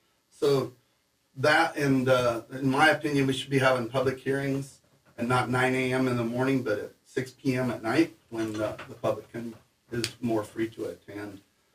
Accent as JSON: {"language": "English", "town": "Priest River", "region": "Idaho", "country": "United States", "tie": "born or raised there", "said": "I've lived in Bonner County my entire life. I was born and raised in Priest River. I've gone to school, worked my whole life here"}